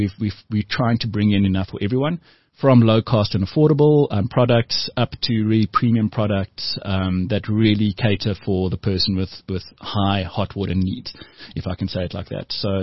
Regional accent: South Africa; So the rest, we're all South African

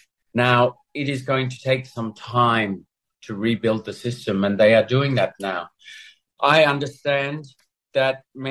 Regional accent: Australia; I'm not quite sure where I call home, but I will always call Australia home. But Afghanistan is my Islamic home. It is the country that I accepted Islam

